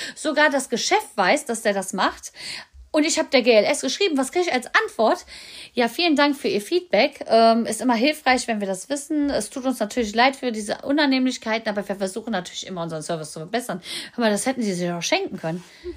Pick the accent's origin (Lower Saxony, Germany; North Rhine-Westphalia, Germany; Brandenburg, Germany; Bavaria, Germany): North Rhine-Westphalia, Germany; Düsseldorf; Ich bin selber Düsseldorferin.